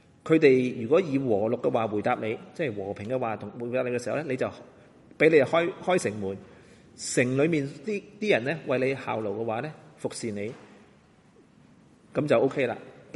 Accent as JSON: {"language": "Cantonese", "country": "China", "said": "大家知唔知道我哋中国人过年好多红色㗎，係咪？"}